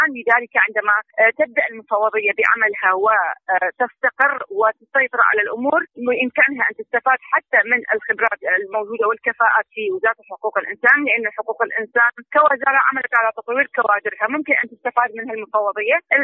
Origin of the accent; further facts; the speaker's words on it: Iraq; نفس أفتخر بها أنا كعراقيين، عندنا هيك كفاءة من كل الأطياف